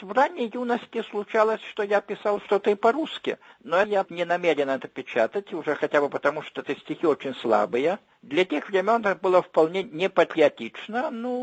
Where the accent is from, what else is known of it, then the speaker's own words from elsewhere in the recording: Lithuania; first language Lithuanian; Russian is a second language; О литовцах, это мой родной язык